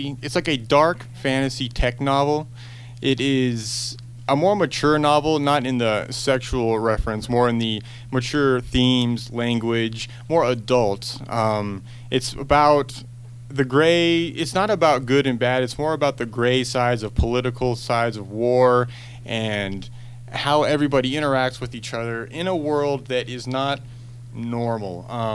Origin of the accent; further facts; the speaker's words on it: Reno, Nevada, United States; born there; Oh, I was born here in Reno